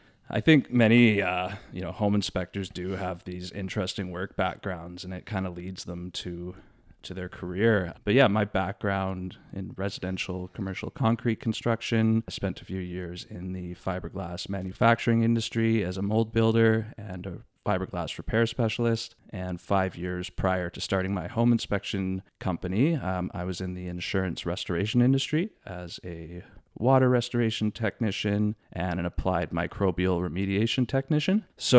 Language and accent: English; Vernon, British Columbia, Canada; born there; I was born here in Vernon, BC.